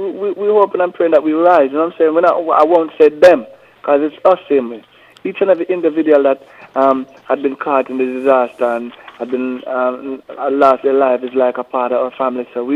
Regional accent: Kingston, Kingston Parish, Jamaica; I'm from Kingston. I was born in Kingston Public Hospital, Jubilee. I grew up in the Maxfield Park area. That's where my mother and father used to live.

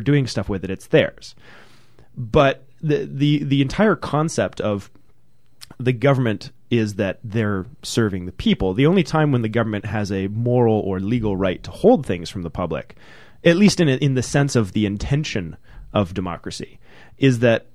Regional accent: Canada; as a Canadian, feels instinctively like it shouldn't be legal

